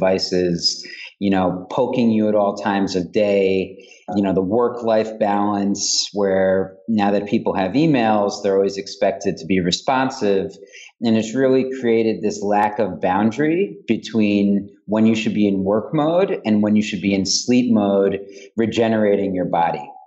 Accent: New York, United States; and you know, I'm a New Yorker, so it's especially palpable here.

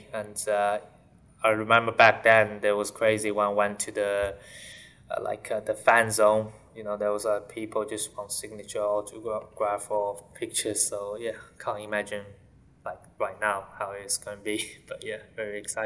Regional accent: Shanghai, China; I'm from Shanghai, growing up from Shanghai. So that's kind of like a home circuit. It's not just home because of the country, but also the city is my home.

